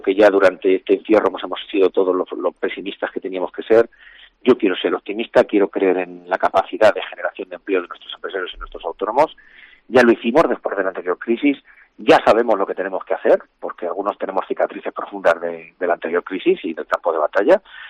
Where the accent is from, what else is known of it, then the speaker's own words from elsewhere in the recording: Santa Cruz de Mudela, Castilla-La Mancha, Spain; A mí una ilusión especial por ser de donde soy, al ser de Santa Cruz de Mudela